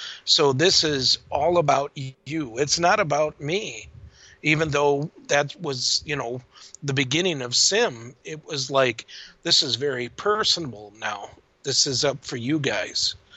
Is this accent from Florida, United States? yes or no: no; Bemidji, Minnesota, United States; Oh, well, I want 10 points. I'm from Bemidji. Give me a break.